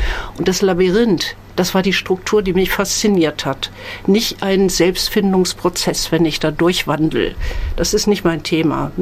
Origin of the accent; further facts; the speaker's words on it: West Germany, Germany; ich fühlte mich sowieso immer schlecht als Deutsche, als Frau dann sowieso. Als Deutsche, wenn ich im Ausland war